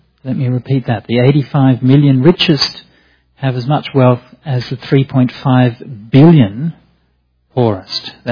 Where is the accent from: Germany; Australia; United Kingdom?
Australia; Perth, Western Australia; I was born in Perth. I grew up in a reasonably well-off middle-class family in Perth.